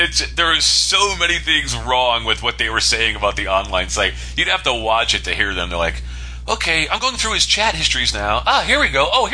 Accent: Florida, United States; she's obviously from Florida, which is always cool because we're from Florida.

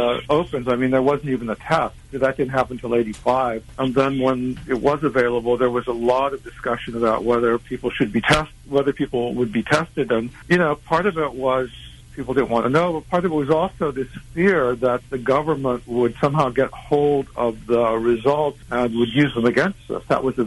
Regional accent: Sacramento, California, United States; I'm a third-generation Californian. I grew up in Sacramento, which is about 80 miles northeast of San Francisco. So I've had a relationship with San Francisco since I was a boy and would go down and visit it.

